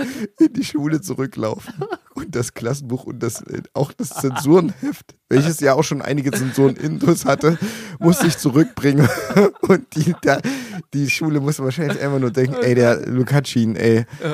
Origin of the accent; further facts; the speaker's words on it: Plauen, Saxony, Germany; Und wir spielen am nächsten Tag, glaube ich, in meiner Heimatstadt, im Plauen im Theater.